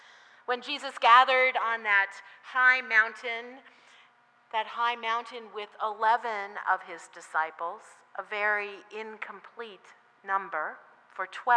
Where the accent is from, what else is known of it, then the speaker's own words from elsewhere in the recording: Washington, United States; Of course, I grew up in Washington State, so I have to say that.